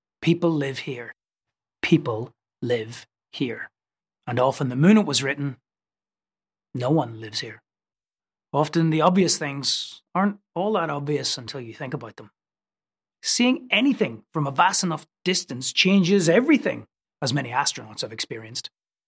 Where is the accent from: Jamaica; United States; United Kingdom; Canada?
United Kingdom; Northern Ireland; where I was growing up in Northern Ireland